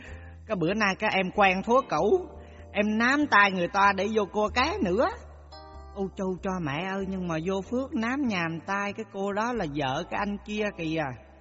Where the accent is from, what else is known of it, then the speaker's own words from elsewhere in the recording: Quang Nam, Vietnam; Dạ em là người sinh ra và lớn lên ở xứ Quảng. Em nghĩ cái này khó cần giới thiệu ngay giọng là bà con biết em ở chỗ mô rồi hỉ.